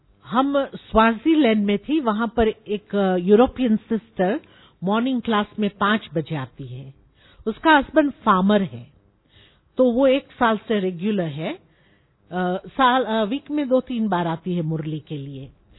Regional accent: Zimbabwe; also born or lived in Zambia; now in Kenya; मेरा लौकिक जन्म जैम्बिया में हुआ, मैं बड़ी जिम्बाब्वे में हुई, और अभी इतने साल से केन्या में रह रही हूं।

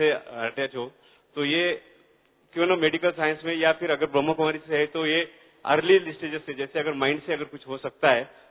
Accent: Pune, Maharashtra, India; पुणे से हूँ।

